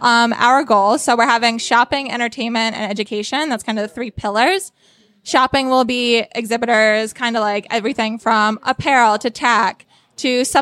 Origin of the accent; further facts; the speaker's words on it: Connecticut, United States; I do not. So I grew up in Connecticut, and I work out of the Connecticut office.